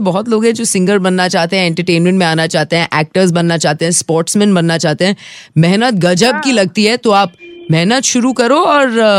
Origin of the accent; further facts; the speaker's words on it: India; मैं इंडियन हूँ, यही इसी बात पे खत्म करते हैं